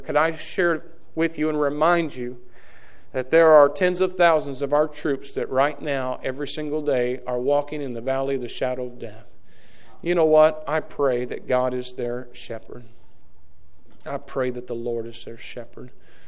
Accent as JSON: {"language": "English", "town": "Greene County", "country": "United States", "said": "If they knew I was from Greene County, they would have known it was a can of Skoal."}